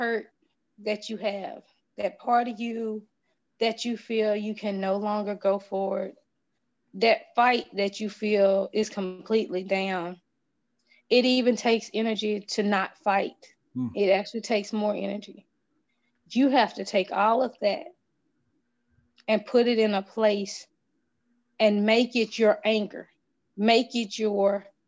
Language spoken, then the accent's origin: English; Mississippi, United States; I'm from Mississippi. I'm a Southern girl. I talk to people.